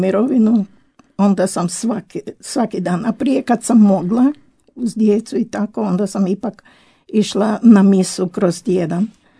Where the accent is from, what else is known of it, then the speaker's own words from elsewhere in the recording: Pregrada, Krapina-Zagorje County, Croatia; ja sam tamo iz Zagorja, iz Pregrade. E, tamo sam išla u školu i u crku, pričest, krizmu, tamo sam sve to primila. I odrasla sam u jednoj katoličkoj obitelji